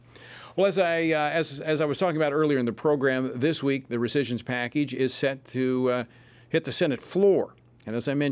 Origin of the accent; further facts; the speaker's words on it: Louisiana, United States; I've worked with them many times in my home state of Louisiana through floods, hurricanes, and they're some of the best.